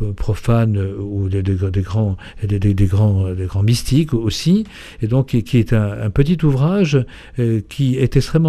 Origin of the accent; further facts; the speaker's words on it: Brittany, France; je suis breton d'origine, parce que mes parents tous les deux étaient brestois